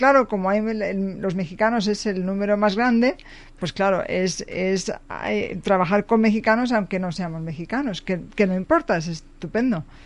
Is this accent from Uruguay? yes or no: no; Spain; yo, como ya saben, no soy mexicana. Entonces es curioso porque yo soy española